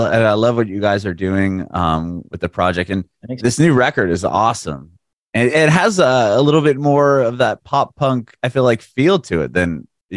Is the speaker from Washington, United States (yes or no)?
no; San Diego, California, United States; I'm from San Diego, and yeah, pop punk and emo was like the thing, man.